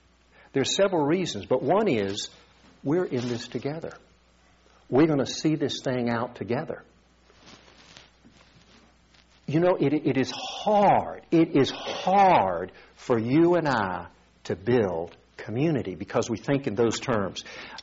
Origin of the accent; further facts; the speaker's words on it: South Korea; You know, growing up in Korea, I rarely, if ever, used the pronouns I, my, me, or mine.